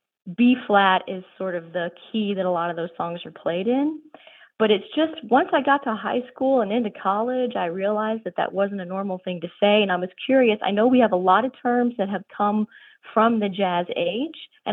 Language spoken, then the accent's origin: English; Cincinnati, Ohio, United States; now in Harrogate, United States; I originally grew up in the Cincinnati area, and my friends and my all of the people I sort of grew up